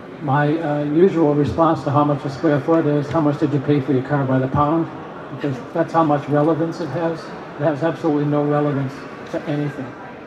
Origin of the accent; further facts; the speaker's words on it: Nantucket, Massachusetts, United States; now in Charleston, United States; Where I grew up on Nantucket, you would build a $1 million house for a client